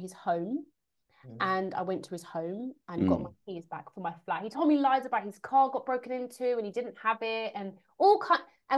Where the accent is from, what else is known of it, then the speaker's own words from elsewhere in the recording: London, United Kingdom; now in Manchester, United Kingdom; I bought a flat in Manchester, and I'm from London. I don't know anyone in Manchester